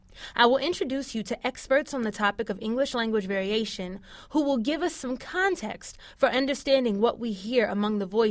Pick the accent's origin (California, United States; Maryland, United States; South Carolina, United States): Maryland, United States; Baltimore; Growing up in Baltimore, as well as visiting family in Philadelphia and Florida, and even being among family that were not American, I came to learn early on the role that language plays in establishing an identity.